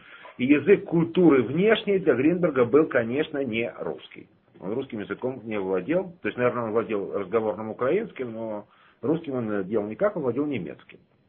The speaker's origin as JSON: {"language": "Russian", "region": "Moscow", "country": "Russia", "tie": "born or raised there", "lives_now": "Israel", "said": "которые я, как уроженец Москвы, сын ученицы русской литературы, воспринимаю как поэзию"}